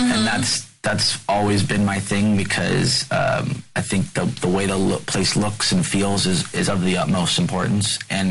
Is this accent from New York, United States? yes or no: no; Los Angeles, California, United States; We grew up in Los Angeles, my partners and I. We are born and bred